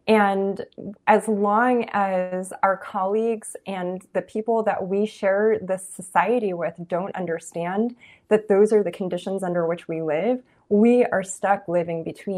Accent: Los Angeles, California, United States; I'm in Los Angeles Unified School District, and I spent grades 1 through 12 in magnet schools in the Los Angeles Uni

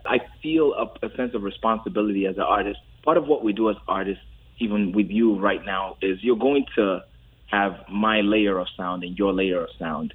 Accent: Nigeria; growing up in Nigeria, that's the name my mom, friends, everyone called me.

